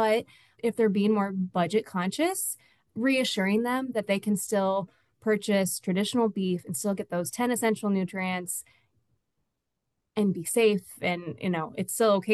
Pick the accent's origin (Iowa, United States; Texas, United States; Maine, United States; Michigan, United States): Iowa, United States; I will say, so as a registered dietitian, and I grew up in Iowa, I did my undergrad at Iowa State University, very heavy or like well-known ag school.